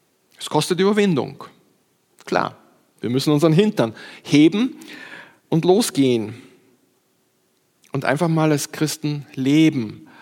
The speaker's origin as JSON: {"language": "German", "country": "Austria", "said": "Wie bindet man Schnürsenkel oder Schuhbänder, wie man bei uns in Österreich sagt?"}